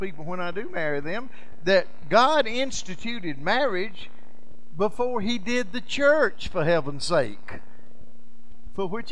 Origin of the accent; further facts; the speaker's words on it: Greenville, South Carolina, United States; I was asking Charlie, I said, Charlie, where is 400 North Main? I'm from Greenville.